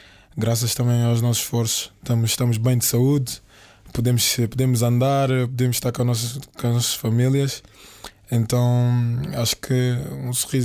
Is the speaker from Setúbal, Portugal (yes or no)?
yes; Amora, Setúbal, Portugal; O meu bairro onde eu cresci, onde eu passei precisamos dizer a minha infância